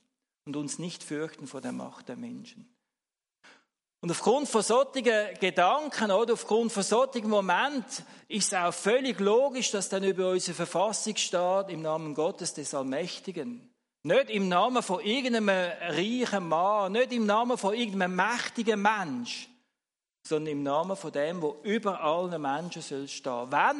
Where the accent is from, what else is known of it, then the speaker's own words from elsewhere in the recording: Switzerland; Wir haben aber auch eine Geschichte natürlich als Schweizer, oder?